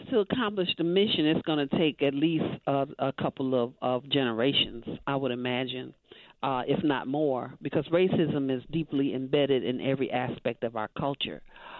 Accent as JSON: {"language": "English", "town": "Chicago", "region": "Illinois", "country": "United States", "tie": "born or raised there", "said": "I happen to be a North Sider. I grew up in Cabrini Green, which is located on the near, or was located on the near North Side. It's, of course, doesn't exist anymore. So the North Side is what I knew. That was my area."}